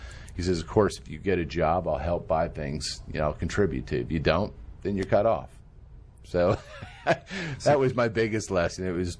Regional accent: Potomac, Maryland, United States; also born or lived in Arkansas; I'm from, I was born in Arkansas, but I've lived here since I was 4 years old. So I've lived in Potomac, Maryland, all my life.

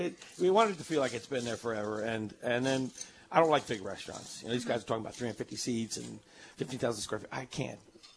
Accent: Texas, United States; from Texas.

